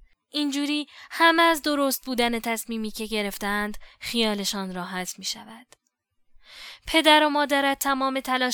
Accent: Qazvin, Iran; با یکی از دوستانم یک روز از قزوین به تهران آمدیم

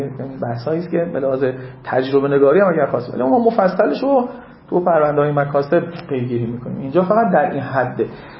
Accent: Khuzestan, Iran; من دیگه مثلا بچه خوزستانم

